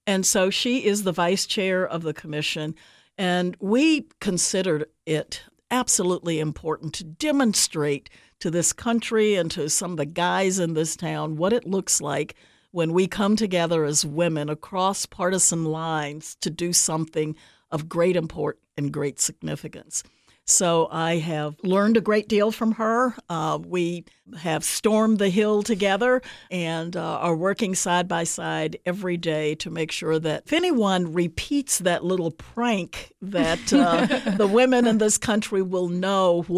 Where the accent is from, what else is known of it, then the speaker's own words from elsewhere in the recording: United States; what it means to me as an American and as a woman in this wonderful country